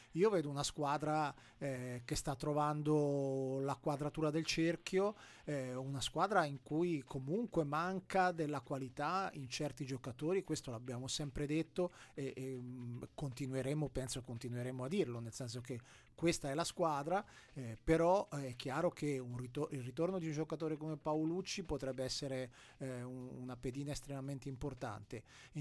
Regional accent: Ferrara, Emilia-Romagna, Italy; born there; sono nato a Ferrara

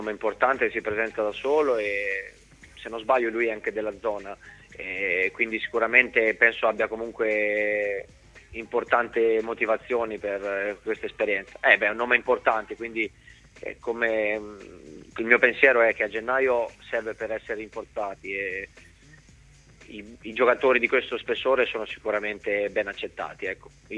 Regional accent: Emilia-Romagna, Italy; io sono romagnolo e poi mi sto trovando bene in città

